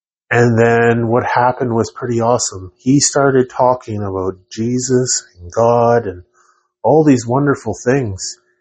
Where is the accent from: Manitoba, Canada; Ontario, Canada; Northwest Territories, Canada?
Northwest Territories, Canada; And I'm from the Northwest Territories, so I know a lot about like wood heat.